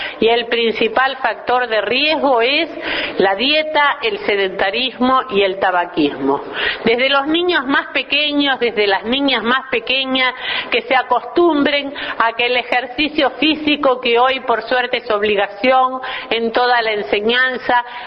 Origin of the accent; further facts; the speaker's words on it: Uruguay; Mucha satisfacción como mujer uruguaya